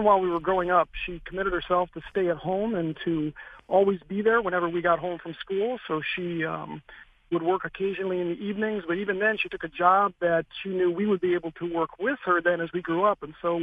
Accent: Wisconsin, United States; We grew up in Wisconsin, and we'd go down on occasion

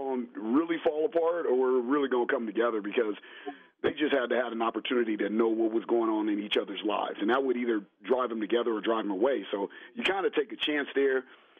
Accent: Los Angeles, California, United States; So ultimately, I was raised in South Central LA.

